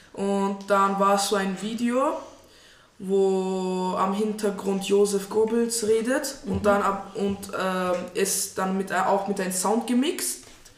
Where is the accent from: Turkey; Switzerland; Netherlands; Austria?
Turkey; now in Germany; ich komme aus Türkei und ich habe ja gesagt, dass ich Moslem bin, aber Christentum respektiere